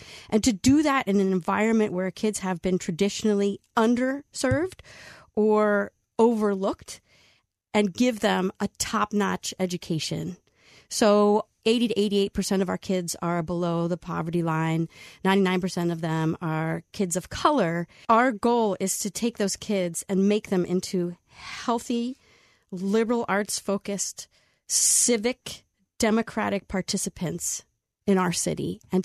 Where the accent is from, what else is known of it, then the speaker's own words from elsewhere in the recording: Camp Hill, Pennsylvania, United States; now in Philadelphia, United States; So I left the area where I grew up, which was Camp Hill, Pennsylvania, outside of Harrisburg, and came to the big city of Philadelphia